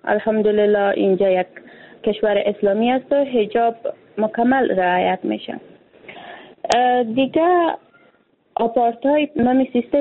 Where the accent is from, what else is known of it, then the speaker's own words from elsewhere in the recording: Afghanistan; نه، حالی ما یک افغان هستیم، یک افغانستان است.